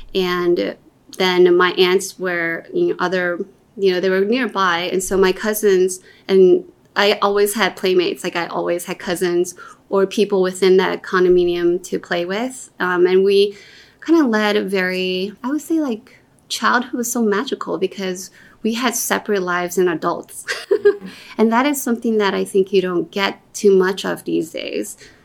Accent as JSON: {"language": "English", "country": "Brazil", "tie": "born or raised there", "said": "where physically I come from is I was born and raised in Brazil. And, you know, I come from Taiwanese parents."}